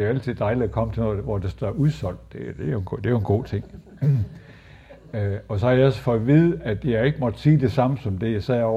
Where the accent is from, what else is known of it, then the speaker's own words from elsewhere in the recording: Køvling, Central Denmark Region, Denmark; moved away; Jeg er fra Køvling, mellem Tarm og Lønborg. Og der har jeg boet indtil jeg var indtil 1975. Og så har jeg egentlig ikke boet her siden.